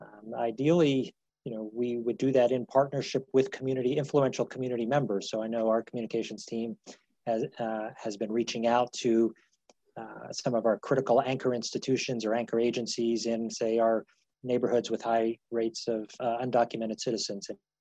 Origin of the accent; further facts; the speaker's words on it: New Jersey, United States; also born or lived in Boston; Now, I grew up in New Jersey, spent time in Boston and other locations